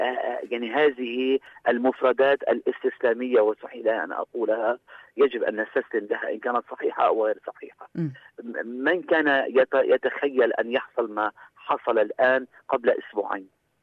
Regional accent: Lebanon

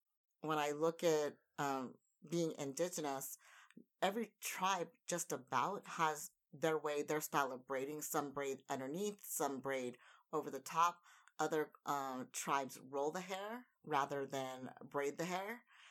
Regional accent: California, United States; now in Japan; Cesar Chavez really near and dear to my heart growing up in California

